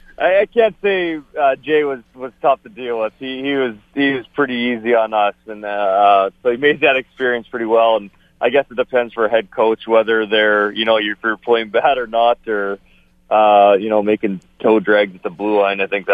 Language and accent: English; Winnipeg, Manitoba, Canada; I love growing up in Garden City. It's, you know, I always tell everyone, I'm a North End Winnipeg boy, and just growing up on the outdoor rinks in Winnipeg, and you know, you don't get that anywhere else.